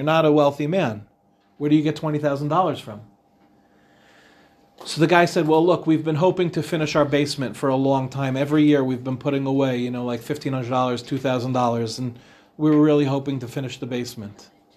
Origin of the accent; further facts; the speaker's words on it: Far Rockaway, New York, United States; But when I was growing up in Far Rockaway was poor. Far Rockaway was next to Lawrence.